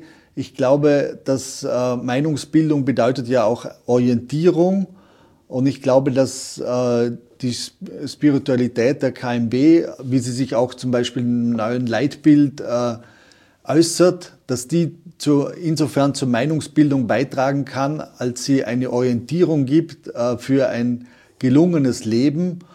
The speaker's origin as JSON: {"language": "German", "region": "Vorarlberg", "country": "Austria", "said": "bei uns in Vorarlberg"}